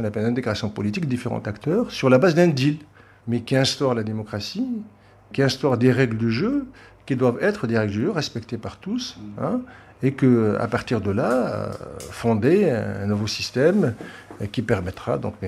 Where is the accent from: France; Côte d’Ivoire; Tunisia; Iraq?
Tunisia; peut-être en tant que Tunisien